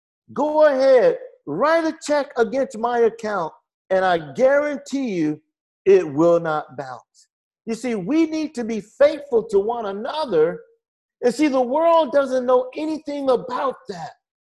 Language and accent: English; Miami, Florida, United States; I said, I want to serve God in my hometown, right here in Miami.